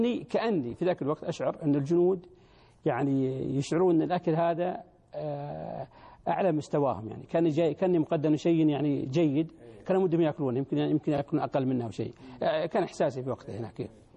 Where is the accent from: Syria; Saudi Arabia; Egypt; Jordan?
Saudi Arabia; وأنا من السعودية